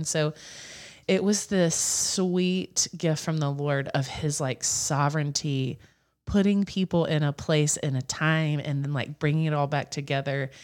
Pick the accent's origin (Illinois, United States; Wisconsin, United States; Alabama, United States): Alabama, United States; but I'm from Alabama. And during college, I worked at an all girls camp in the woods of Alabama.